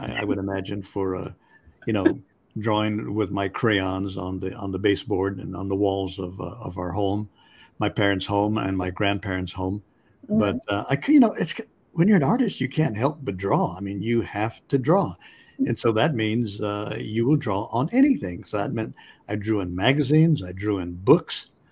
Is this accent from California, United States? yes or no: yes; Santa Barbara, California, United States; And so all of us kids growing up in Santa Barbara were encouraged to go into the arts.